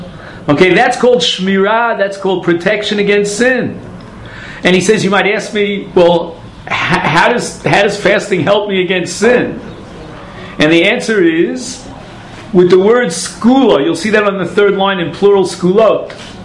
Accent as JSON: {"language": "English", "town": "Brooklyn", "region": "New York", "country": "United States", "accent": "Brooklynese", "said": "I'll never learn how to do that, but fasting in my old Brooklynese accent."}